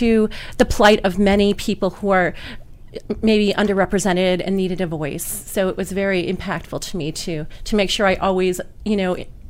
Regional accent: McHenry, Illinois, United States; also born or lived in Chicago; I grew up in rural northern Illinois, born in Chicago. I grew up in McHenry, Illinois, small town.

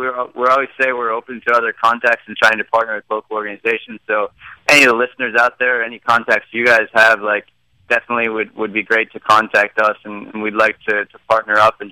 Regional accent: Northeast, United States; We're all originally from the Northeast in the States.

